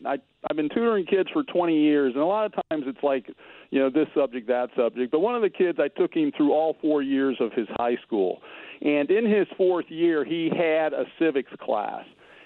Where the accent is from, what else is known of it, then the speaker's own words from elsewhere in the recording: Ferguson, Missouri, United States; I grew up, and we've talked about my growing up in Ferguson, Missouri, and we had absolutely no civics, no anything.